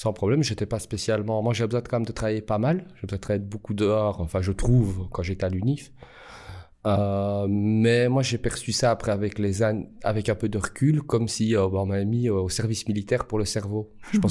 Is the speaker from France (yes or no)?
no; Liège, Wallonia, Belgium; je suis liégeois, artiste entre guillemets multidisciplinaire